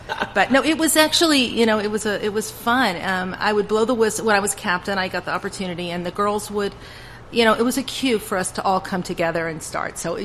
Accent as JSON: {"language": "English", "town": "Austin", "region": "Texas", "country": "United States", "tie": "born or raised there", "said": "Now, as a kid, you know, I was that kid that my mom put in dance class at the Shirley McPhail School of Dance in Austin, Texas."}